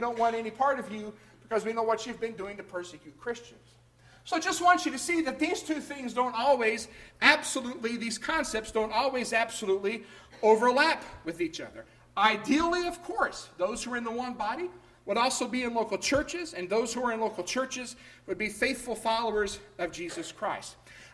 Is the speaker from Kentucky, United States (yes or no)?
yes; Winchester, Kentucky, United States; there was a lady whose son worshipped at that church who also happened to come over from Winchester, my hometown.